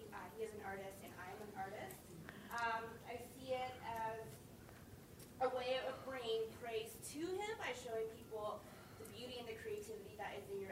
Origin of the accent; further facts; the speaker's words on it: Hamilton, Ontario, Canada; I'm from Hamilton, Ontario